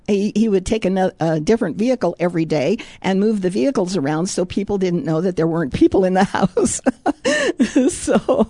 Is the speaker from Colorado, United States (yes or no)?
yes; Denver, Colorado, United States; born there; also born or lived in Coeur d'Alene, Idaho; I was born in Denver at Fitzsimmons Army Hospital, and after living in various places, including Coeur d'Alene, Idaho, I've been living in Denver for the past 31 years.